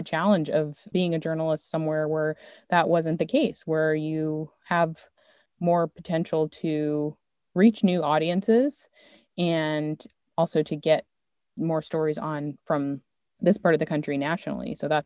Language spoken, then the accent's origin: English; Maryland, United States; just because I'm from Maryland. I went to school in New York. I worked